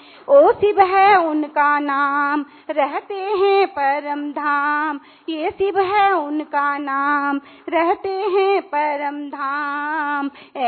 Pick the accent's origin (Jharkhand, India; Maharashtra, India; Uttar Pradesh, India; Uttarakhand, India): Uttarakhand, India; Haldwani; मैं हल्द्वानी उत्तराखंड से हूँ।